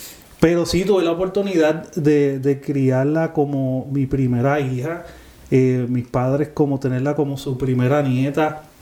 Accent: Puerto Rico; moved away as an adult; Siempre yo nací, crecí, me crié, me casé en Puerto Rico. Toda todo lo que soy lo traigo desde mi enseñanza en Puerto Rico.

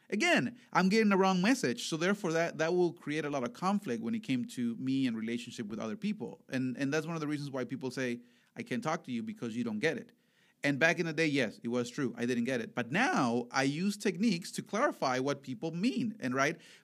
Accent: Veracruz, Mexico; I am from Veracruz, which is, okay, so everybody asks me, oh, where is that? What part of Mexico is that?

